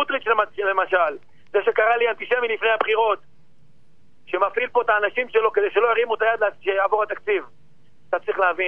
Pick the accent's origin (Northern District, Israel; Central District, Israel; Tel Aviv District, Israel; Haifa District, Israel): Northern District, Israel; Tiberias; born there; נולדתי בטבריה, אני לוחם